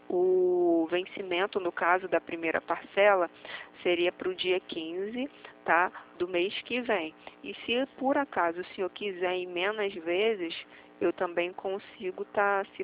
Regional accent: Rio de Janeiro, Brazil; Eu sou do Rio, né?

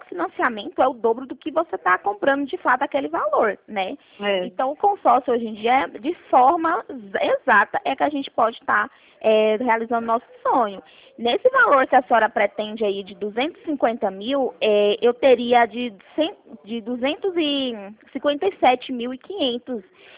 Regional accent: Bahia, Brazil; now in Goiânia, Brazil; Eu moro no interior, eu sou mesmo do interior da Bahia, só que agora eu tô em Goiânia.

